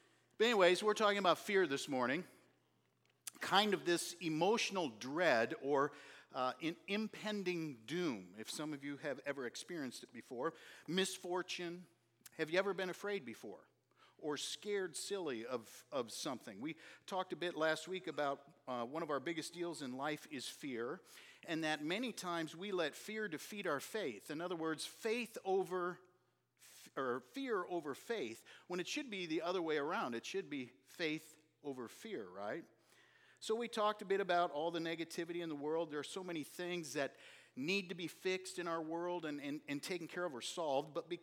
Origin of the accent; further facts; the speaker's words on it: Minnesota, United States; because I'm from Minnesota and, you know, they talk kind of funny, which, you know, I used to, I suppose, talk like that, don't you know?